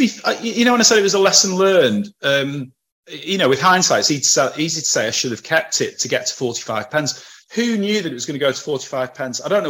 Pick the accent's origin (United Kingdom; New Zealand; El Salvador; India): United Kingdom; Preston, North West England; so I'm from Preston. This guy's from Preston. Preston's quite a small place, and you tend to know famous people who've done well.